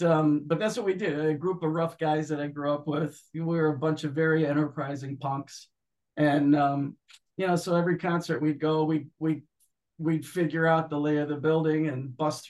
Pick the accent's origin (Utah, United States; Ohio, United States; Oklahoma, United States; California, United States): Ohio, United States; Cleveland; It was kind of inevitable growing up in Cleveland, Ohio in the 70s or 60s and 70s. I came from a musical family.